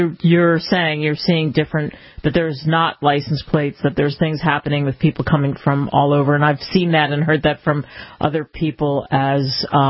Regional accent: Philadelphia, Pennsylvania, United States; I've heard similar things from people in where I grew up in Philadelphia

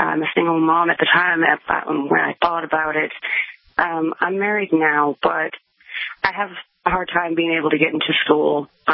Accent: Wisconsin, United States; born or raised there; moved away as an adult; now in Virginia, United States

